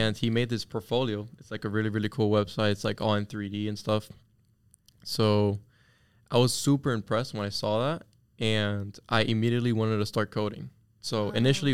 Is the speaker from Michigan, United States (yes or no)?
no; Miami, Florida, United States; I'm from Miami. I'm a Miami boy. My parents are from Venezuela, mm-hmm. but I was born here. Mm-hmm. In Westchester, is close by in mm-hmm. FIU. It's like about 10 minutes away-ish. Mm. So I grew up here.